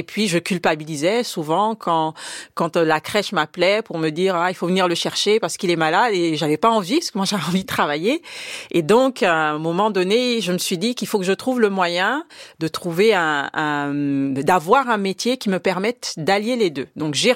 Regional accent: Gabon; Donc j'étais au Gabon, parce que j'ai grandi au Gabon.

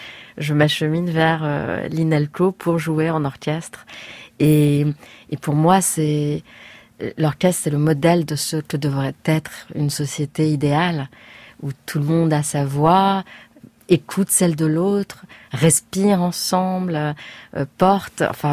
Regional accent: Nice, Provence-Alpes-Côte d'Azur, France; Plusieurs journalistes m'ont demandé des réactions parce qu'ils savaient que je venais de Nice

